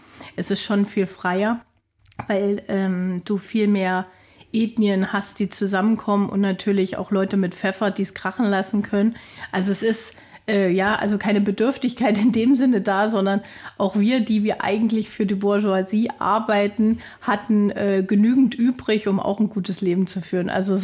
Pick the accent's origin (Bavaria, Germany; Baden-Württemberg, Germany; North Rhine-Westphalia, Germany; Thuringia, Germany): Thuringia, Germany